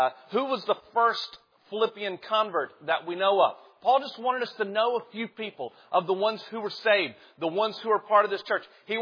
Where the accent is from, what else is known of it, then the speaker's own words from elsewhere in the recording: North Carolina, United States; I'm from down south. I don't know if you folks can tell that or not. I'm from North Carolina